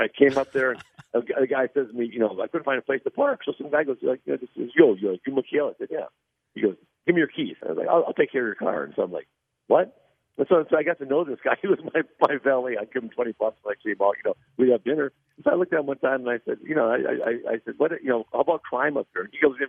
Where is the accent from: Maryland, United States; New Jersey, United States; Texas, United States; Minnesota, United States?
Minnesota, United States; accent: Minnesota; And their accent is 1,000 times worse than my Minnesota accent.